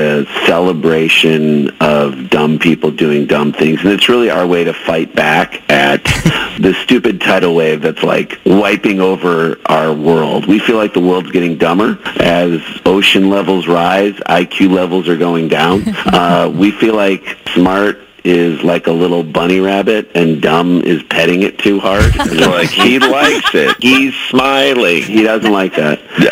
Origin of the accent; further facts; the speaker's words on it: St. Louis, Missouri, United States; We grew up in St. Louis. We went to Parkway North.